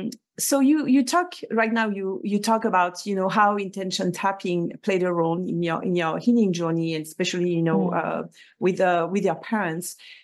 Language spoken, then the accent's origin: English; France; and I mean from France, I grew up in France